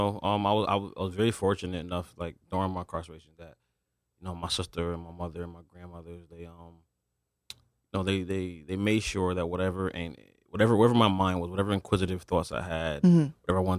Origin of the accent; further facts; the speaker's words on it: New Haven, Connecticut, United States; I'm from the Kensington Square neighborhood.